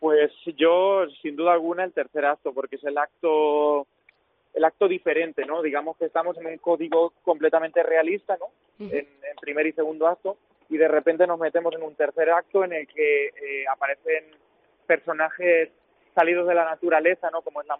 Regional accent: Albacete, Castilla-La Mancha, Spain; pues yo soy de Albacete y bueno, pues sé que es una ciudad que mueve mucho, se mueve mucho culturalmente

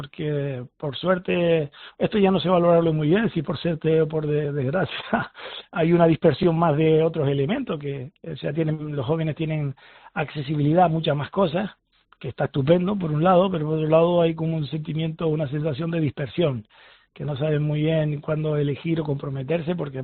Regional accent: Canary Islands, Spain; y que somos canarios, los canarios nos gusta el mar.

